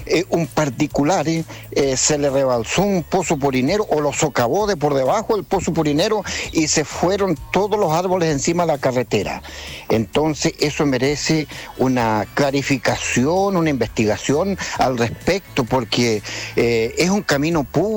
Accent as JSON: {"language": "Spanish", "town": "Las Gaviotas", "region": "Los Lagos", "country": "Chile", "said": "Yo soy de Las Gaviotas y venía a una reunión"}